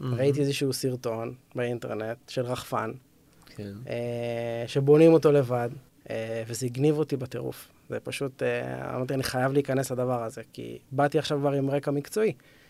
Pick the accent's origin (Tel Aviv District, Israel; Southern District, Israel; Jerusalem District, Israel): Southern District, Israel; Arad; גדלתי בערד, זה גם מסגרת.